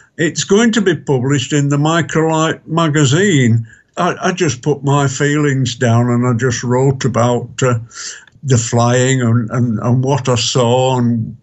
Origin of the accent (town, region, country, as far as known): Bradford, Yorkshire and the Humber, United Kingdom; born or raised there